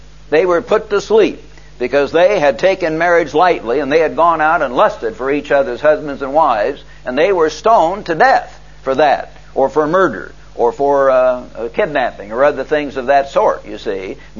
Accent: Missouri, United States; Now, I grew up in Missouri, as I've told you

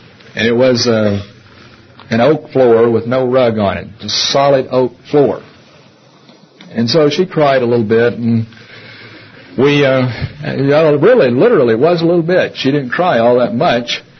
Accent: Laurel, Mississippi, United States; He grew up in Mobile, Alabama. I grew up in Laurel, Mississippi, about 90 miles apart.

